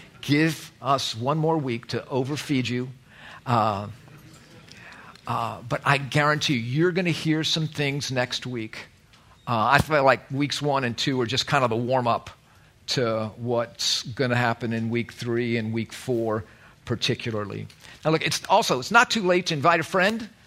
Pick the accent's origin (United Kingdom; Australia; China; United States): United States; I'm an American, for heaven's sake.